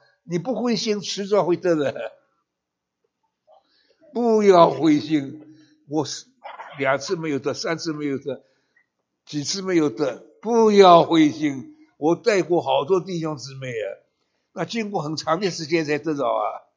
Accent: China; 不是因为我是中国人，所以这样讲。

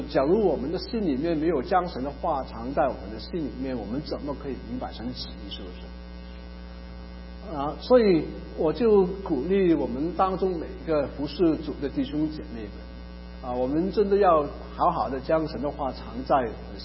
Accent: Malaysia; first language Cantonese; 我是从马来西亚来的广东人，我会讲广东话，可是我们在学校念书是用这个国语的，所以我平时都是念书都用国语

